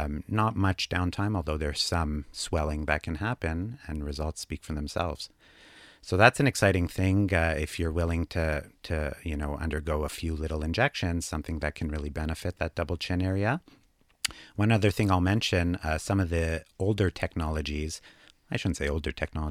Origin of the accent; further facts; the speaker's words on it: Montreal, Quebec, Canada; I graduated from McGill University in 2014. So recent graduate. I'm from Montreal. So did my training here.